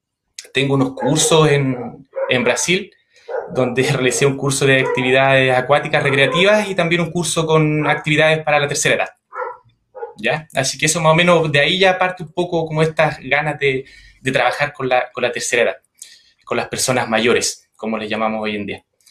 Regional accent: Coyhaique, Aysén, Chile; now in Traiguén, Chile; yo soy de Coyhaique, nacido y criado allá, estudié en la Universidad de la Frontera, he egresado ya hace 11 años de la Universidad de la Frontera, me vine a trabajar acá a Traiguén inmediatamente

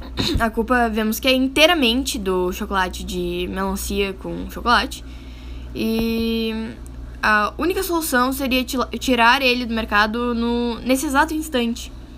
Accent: Brazil; a vida segue e eu sou brasileira

